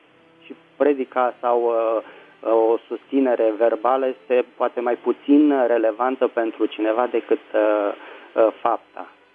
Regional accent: Bucharest, Romania; din București!

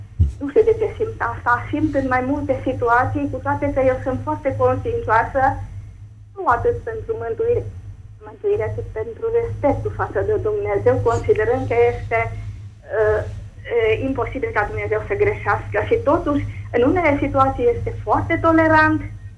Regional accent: Arad, Arad County, Romania; sunt din Arad.

